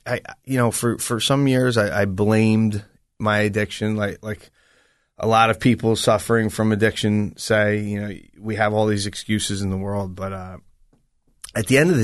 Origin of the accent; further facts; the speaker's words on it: Lavallette, New Jersey, United States; I grew up in La Valette, right over the bridge.